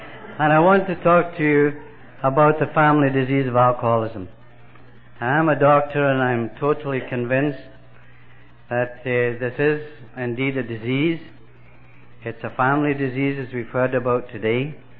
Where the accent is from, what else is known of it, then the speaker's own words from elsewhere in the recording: Scotland, United Kingdom; born there; I was born in Scotland, and I'm half Irish and I'm half Scots.